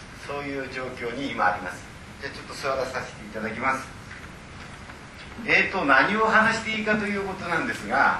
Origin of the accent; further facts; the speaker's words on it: Sendai, Miyagi, Japan; ですから私はお寺で生まれました。それで仙台に正常高院というお寺があるんですが、そのお寺で生まれ育った。